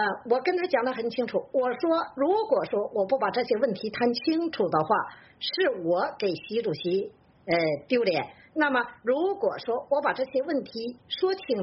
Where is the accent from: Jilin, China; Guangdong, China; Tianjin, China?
Jilin, China; Changchun; 我是来自吉林省长春市